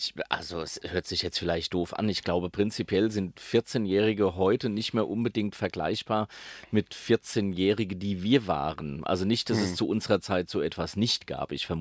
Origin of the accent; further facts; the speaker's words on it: Eddersheim, Hesse, Germany; ich bin ja in Eddersheim aufgewachsen, das ist bei Hattersheim, das wiederum bei Sindlingen, das ist bei Höchst. Also in der Nähe von Frankfurt-Höchst.